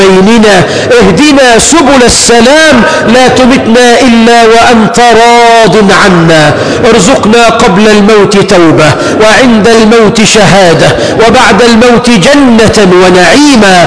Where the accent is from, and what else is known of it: Egypt